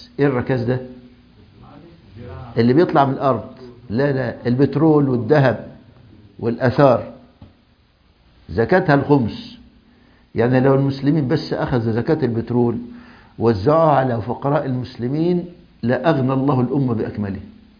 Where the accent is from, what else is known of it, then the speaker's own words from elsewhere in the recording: Egypt; عندنا في مصر،